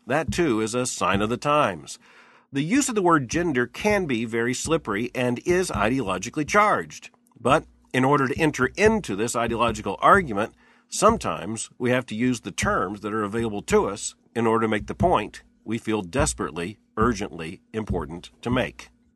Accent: Florida, United States; My wife Mary and I grew up in South Florida as teenagers, where we heard Larry King back in the 1970s as a local radio celebrity.

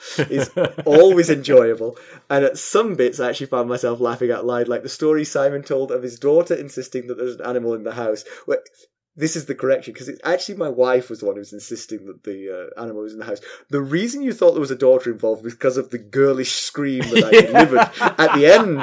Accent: England, United Kingdom; My hometown actually is a hotbed of acting. And that is quite in large part because of a very, very long running soap opera in the UK called Coronation Street, which is set in the north of England, where I'm from.

